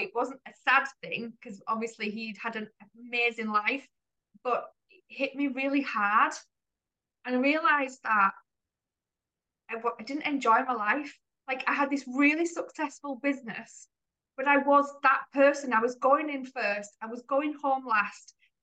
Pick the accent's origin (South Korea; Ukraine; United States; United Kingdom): United Kingdom; England; now in Spain; we live in Spain and I'm English and he's Dutch, so it's a very cosmopolitan household.